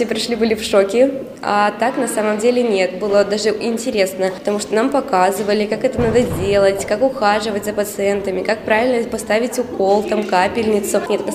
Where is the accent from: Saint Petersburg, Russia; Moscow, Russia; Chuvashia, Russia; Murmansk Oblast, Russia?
Murmansk Oblast, Russia; Severomorsk; now in Veliky Novgorod, Russia; я приехала с Мурманской области, с города Североморска, но Великий Новгород мне очень понравился